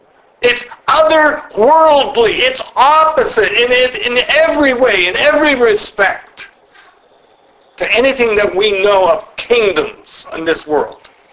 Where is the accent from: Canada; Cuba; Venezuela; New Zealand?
Canada; now in United States; I was born as a Canadian, and I'm therefore a Canadian citizen by birth. But I became an American citizen by naturalization